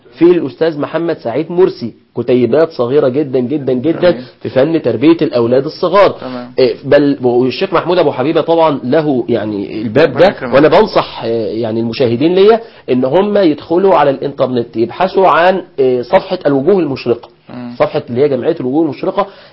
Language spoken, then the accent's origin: Arabic; Alexandria, Alexandria Governorate, Egypt; لو انا منش من مدينة المنصورة، انا من اسكندرية